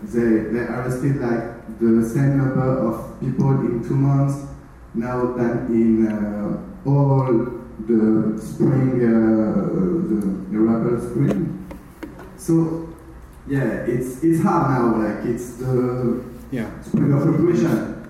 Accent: France; English is a second language; And I'm from France originally. When I was younger, there was a lot of strike, like every year.

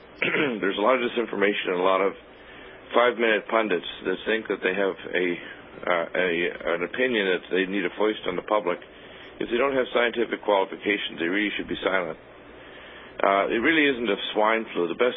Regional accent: Canada; also born or lived in Detroit, Michigan, United States / Georgia, United States / Illinois, United States / Colorado, United States; now in California, United States; I was born in Detroit, Michigan, but I was raised in Canada, so I'm a dual citizen.

